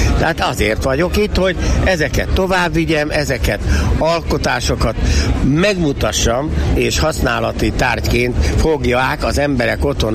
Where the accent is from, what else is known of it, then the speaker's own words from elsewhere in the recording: Hungary; a mi vidékünkön, így a Felső-Tisza vidékéről származom, és a Felső-Tisza vidéken a tekenőnek mondják a teknőt